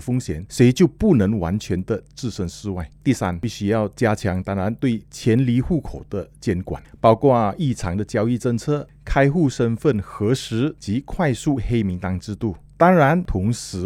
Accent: Malaysia; 境外的诈骗境内我们马来西亚的，然后我们马来西亚这边也有一个团伙

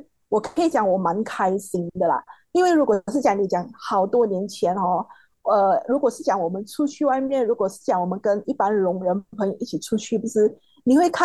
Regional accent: Malaysia; 我们马来西亚这边，它就会掺很多，像 Rojak， 像我们听人讲话也是有时都不是很完整的，可以讲一句华语就是完成，就是掺一起，有掺客话啦、福建啦什么一样的。

